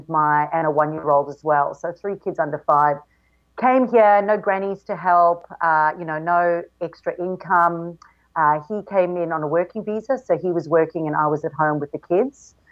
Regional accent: South Africa; moved away as an adult; now in Gold Coast, Australia; I'm originally from South Africa, and my husband at the time and I got the opportunity to immigrate to Australia.

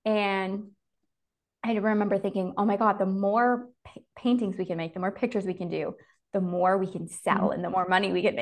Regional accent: Ottawa, Ontario, Canada; So I grew up in Canada, Ottawa, which is the capital city.

